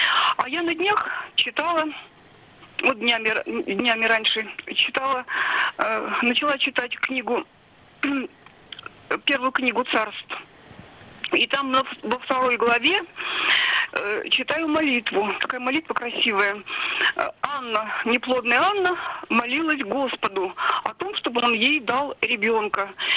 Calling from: Yekaterinburg, Sverdlovsk Oblast, Russia; звоню я из Екатеринбурга.

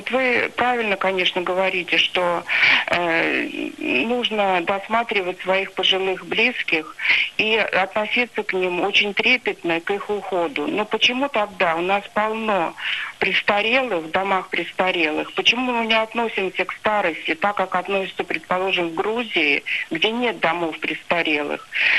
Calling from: Saint Petersburg, Russia; я из Санкт-Петербурга.

